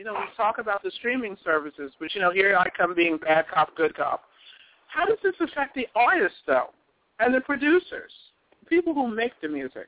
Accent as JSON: {"language": "English", "country": "United States", "said": "It is wonderful being an American, and it is wonderful to be free."}